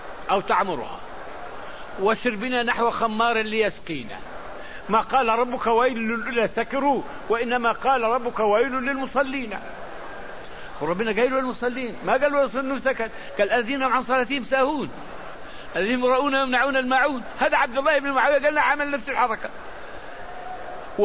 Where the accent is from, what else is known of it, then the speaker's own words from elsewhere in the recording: Saudi Arabia; وعندنا في المملكة العربية السعودية الجرائم اللي فيها إزالة عضو من الإنسان أو قتل إنسان لا بد من قضاء